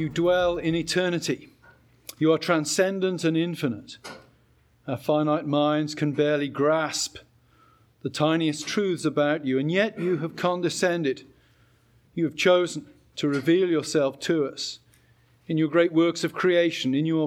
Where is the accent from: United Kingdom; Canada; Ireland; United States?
United Kingdom; England; Paul has what I find, I guess, as an Englishman, that very attractive trait of not really talking about his inner feelings very, very much.